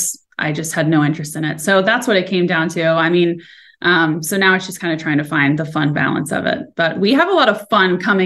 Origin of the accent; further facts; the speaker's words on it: Orlando, Florida, United States; I grew up in Orlando, played junior golf, started competing when I was 6.